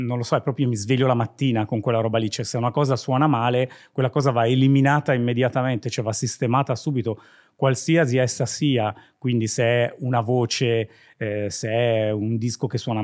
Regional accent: Seregno, Lombardy, Italy; una radio privata, sempre del mio paese, fuori Milano

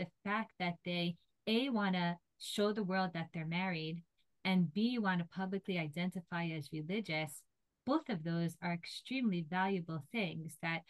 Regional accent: United States; And I think, you know, when I grew up in America, many women that I knew who considered themselves Orthodox

